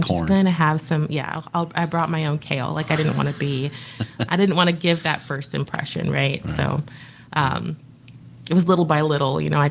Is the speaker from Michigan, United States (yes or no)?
no; California, United States; born there; So I was born in Southern California.